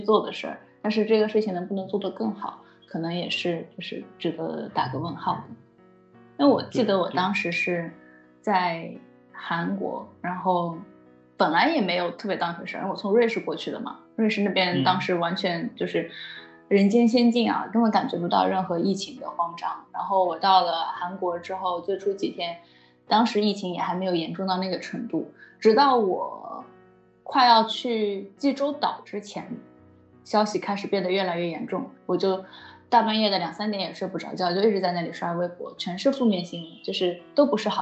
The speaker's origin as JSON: {"language": "Chinese", "country": "China", "said": "虽然我作为一个中国人这么说不太好"}